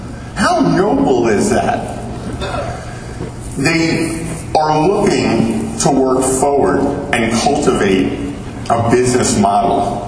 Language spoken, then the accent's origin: English; Cherry Hill, New Jersey, United States; I'm from Cherry Hill, New Jersey. For you that need a little bit of a geography, it's a small state.